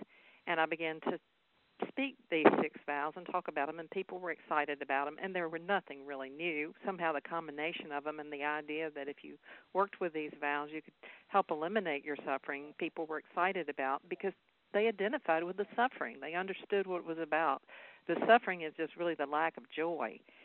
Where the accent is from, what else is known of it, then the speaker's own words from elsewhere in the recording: the South, United States; accent: Southern; First, I'll have to tell everybody they'll have to just get over my Southern accent.